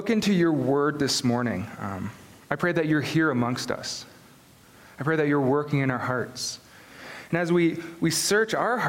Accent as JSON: {"language": "English", "town": "Stouffville", "region": "Ontario", "country": "Canada", "tie": "born or raised there", "said": "So I grew up here in Stouffville, and I went to Stouffville District Secondary School."}